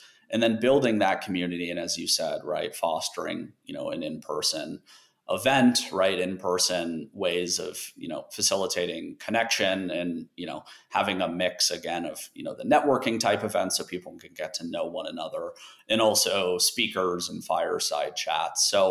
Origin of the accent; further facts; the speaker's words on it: Colorado, United States; I'm from Colorado and growing up in the mountains, I certainly like the kind of modern mountain vibe, that will always be home for me.